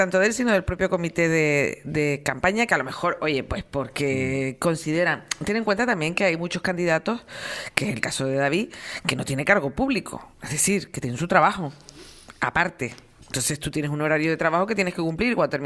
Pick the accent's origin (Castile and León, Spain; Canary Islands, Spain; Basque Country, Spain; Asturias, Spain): Canary Islands, Spain; yo, para empezar, me siento canaria. Canaria, de un archipiélago con 7 islas hasta hace poco y ahora con 8.